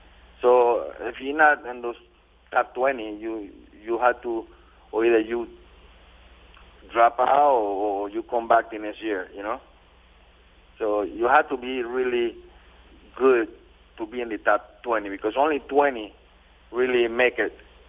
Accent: Panama; A lot of people get confused that they don't think I'm from Panama, because I don't have a Spanish name

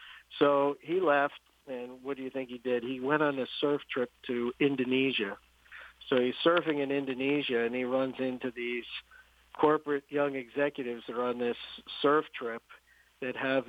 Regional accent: New Jersey, United States; I grew up in Jersey

